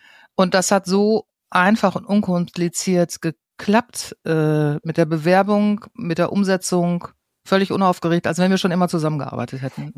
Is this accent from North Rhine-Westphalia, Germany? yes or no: yes; North Rhine-Westphalia, Germany; wir kommen aus Westfalen beide. Irgendwie haben wir vielleicht so einen ähnlichen Duktus